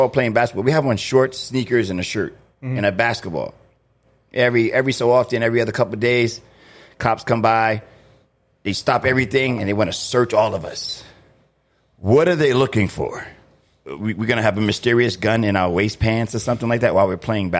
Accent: New York City, New York, United States; I'm going to give you a short history of Rudy Giuliani because I'm from New York City.

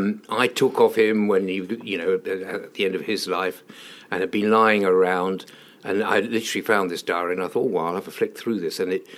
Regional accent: Nairobi, Kenya; born there; Yeah, I was born in Nairobi.

